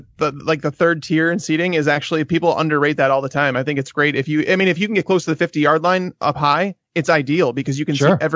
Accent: Chicago, Illinois, United States; so I'm from Chicago, and the White Sox, every time you see a White Sox commercial, you will see Robin Ventura hitting a walk-off grand slam to win the game.

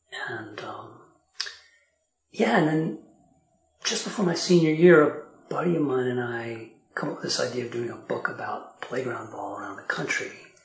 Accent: Princeton, New Jersey, United States; I grew up in Princeton, New Jersey in the 60s

